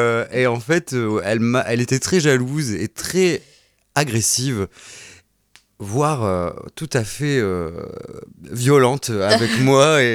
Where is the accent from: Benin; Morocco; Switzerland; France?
France; Amiens, Hauts-de-France; also born or lived in Belgium; Je suis parti un peu d'Amiens pour mieux revenir. J'étais un peu en Belgique, un peu dans les dom-toms.